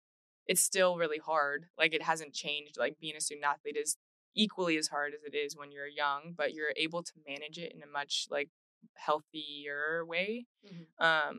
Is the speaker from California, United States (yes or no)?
yes; Los Angeles, California, United States; I'm from Los Angeles, and I never would think that I would ever come to Houston in a million years.